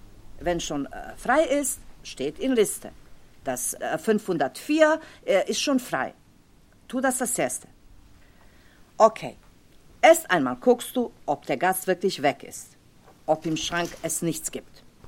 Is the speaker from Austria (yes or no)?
no; Bosnia & Herzegovina; German is a second language; now in Frankfurt, Germany; Ich komme aus Jugoslawien, genau gesagt aus Bosnien. Ja. Seit 10 Jahren bin ich in Frankfurt. Mein Anfang hier ohne deutsche Sprache.